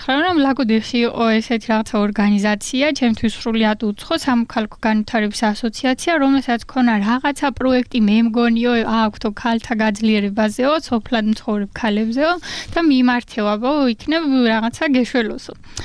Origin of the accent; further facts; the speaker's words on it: Apeni, Kakheti, Georgia; აფენიდან ვარ, ისეც ლაგოდეხს ეკუთვნის, მაგრამ გავთხოვდი.